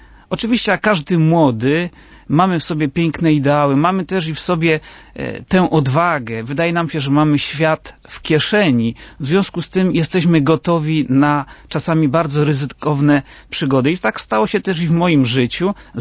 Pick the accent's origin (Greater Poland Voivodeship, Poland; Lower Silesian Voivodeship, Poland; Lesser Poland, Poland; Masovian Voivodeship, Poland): Lesser Poland, Poland; Szczepanów; też pochodzę z diecezji tarnowskiej, z parafii świętego Stanisława w Szczepanowie, parafia słynąca z licznych powołań zakonnych i kapłańskich. Urodziłem się i wychowałem właśnie przy